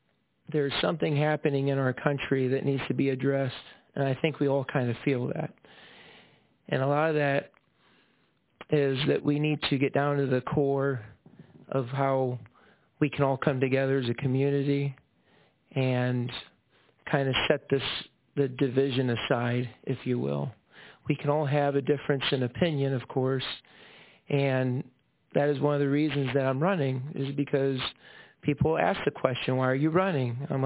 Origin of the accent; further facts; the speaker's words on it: United States; born there; I was born right here, well, not here, but I was born in Seneca County, and there's something that drew me back here